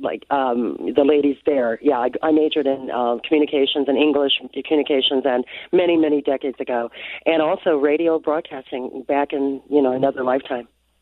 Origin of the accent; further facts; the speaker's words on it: Chicago, Illinois, United States; also born or lived in California; I'm a Chicagoan, born and raised in a little village, actually. But I've lived all over the country, and I did live in California, love California, the Bay Area.